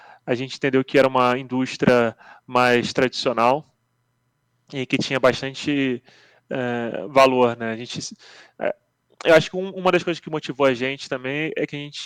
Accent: Rio de Janeiro, Brazil; moved away as an adult; now in Zurich, Switzerland; Sou originalmente do Rio de Janeiro, mas né, mudei para a Suíça há 13 anos atrás e para estudar matemática

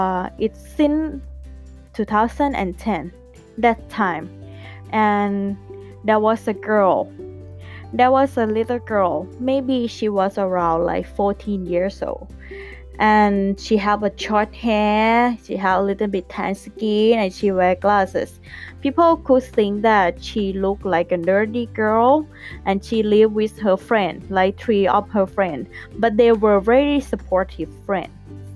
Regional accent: Thailand; first language Thai; English is a second language; I already spoke in Thai language, which is my native language. Because I'm Thai and I live in Thailand

